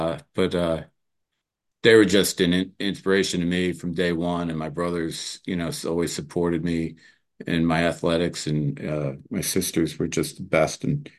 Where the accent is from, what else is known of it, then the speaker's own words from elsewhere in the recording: Port Jefferson Station, New York, United States; they bought in 1959 in Port Jeff Station. So I was raised in Port Jeff Station